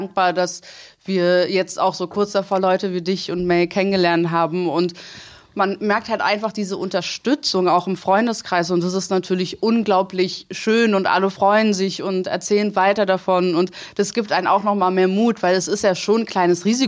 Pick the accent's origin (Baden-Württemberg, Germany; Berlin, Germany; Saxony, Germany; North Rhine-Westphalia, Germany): Berlin, Germany; aber für mich als Berlinerin auch ein bisschen komisch